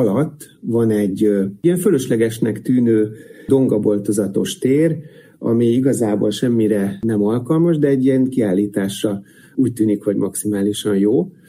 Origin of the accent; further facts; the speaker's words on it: Budapest, Hungary; Mi mindketten budapestiek vagyunk